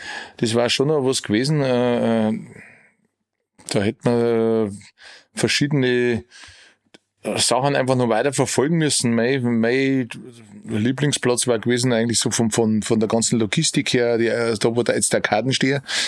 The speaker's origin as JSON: {"language": "German", "town": "Regensburg", "region": "Bavaria", "country": "Germany", "tie": "born or raised there", "said": "Ja, also ich bin gebürtiger Regensburger und bin in Graz, Stadtteil Graz aufgewachsen. Mit 10 Jahren, seit ich 10 bin, lebe und wohne ich in Pentling, was Stadtrandgemeinde ist, Pentling."}